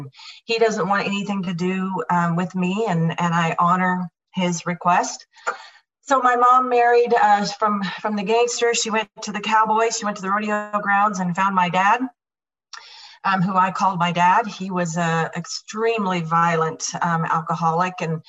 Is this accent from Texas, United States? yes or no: yes; Lubbock, Texas, United States; now in Arizona, United States; So I'm actually not from Arizona. I am from Texas, Lubbock, Texas. And I come from a crazy, crazy, violent alcoholic home.